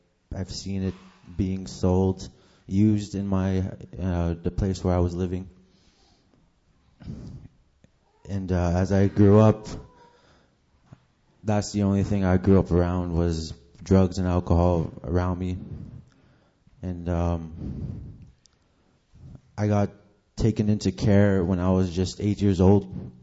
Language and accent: English; Big Trout Lake, Ontario, Canada; I'm from Big Trout Lake, Ontario, Canada.